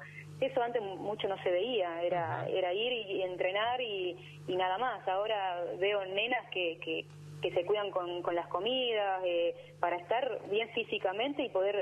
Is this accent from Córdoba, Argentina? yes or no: no; La Rioja, Argentina; now in Bahía Blanca, Argentina; obviamente lo tengo tanto en La Rioja o en otras universidades, mucho más cerca de donde soy yo.